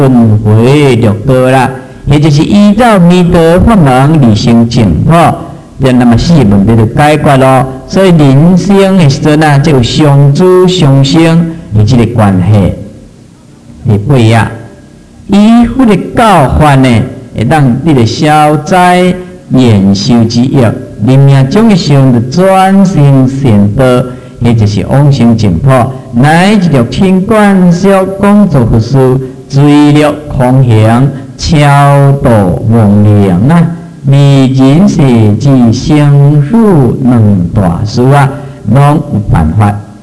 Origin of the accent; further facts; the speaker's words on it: Taiwan; 我们台湾人真的是很伟大，你知道吗？但是我是台湾人